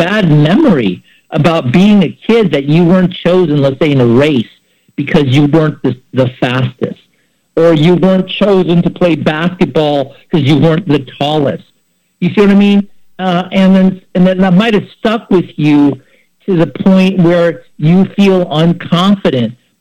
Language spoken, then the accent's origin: English; San Francisco, California, United States; I mean, I was raised in San Francisco during the time of the glory days for the 49ers